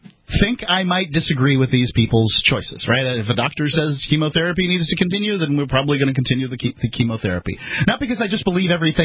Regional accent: Florida, United States; Now, I'm from Manatee County, Florida, and I'm right there next door to Hillsborough

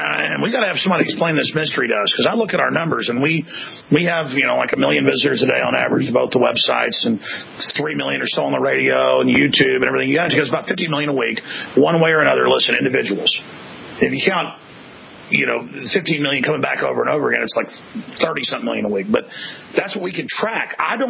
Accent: Texas, United States; This is what it was like growing up in Texas.

